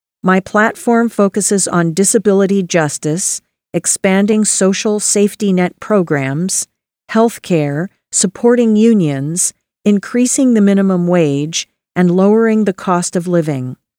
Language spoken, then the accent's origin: English; Snohomish, Washington, United States; As a lifelong Washingtonian, I have always felt blessed to live in such a beautiful state. I was born and raised in Snohomish, Washington